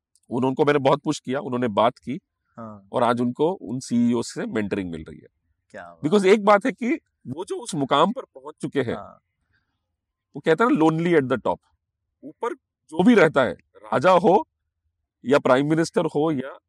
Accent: India; तो हम इंडिया से हैं, तो हम तो बॉलीवुड के साथ ही पले बड़े हैं

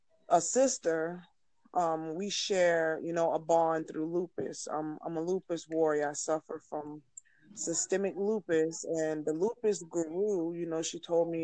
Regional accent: Florida, United States; And I'm basically, I'm from Florida.

